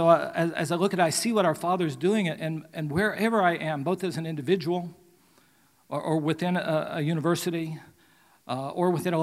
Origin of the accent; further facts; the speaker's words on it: West Virginia, United States; I grew up in West Virginia, so I just think about things in simplistic terms. I try to cover up the hillbilly nature